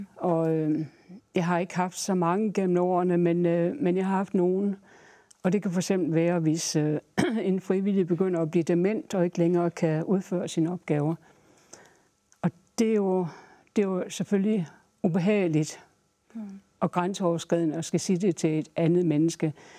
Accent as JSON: {"language": "Danish", "region": "Central Denmark Region", "country": "Denmark", "accent": "broad Jutlandic", "said": "jeg føler mig stadigvæk som Sallingbo, og har talt meget bredt jysk indtil jeg kom til Aarhus."}